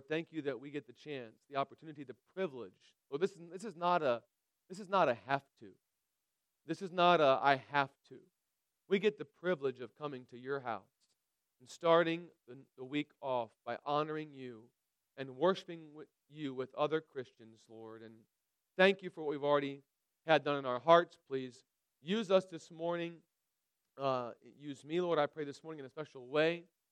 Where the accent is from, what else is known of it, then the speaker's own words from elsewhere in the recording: Illinois, United States; also born or lived in Iowa; When you're from Illinois, you got to adopt a team, and say, well, I was in college here. I was born in Iowa, whatever.